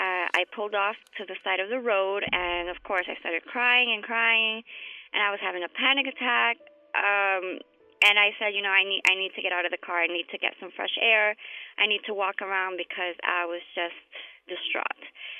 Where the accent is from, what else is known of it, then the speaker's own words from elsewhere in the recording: Texas, United States; because growing up in Texas, you experience a rich mix of cultures.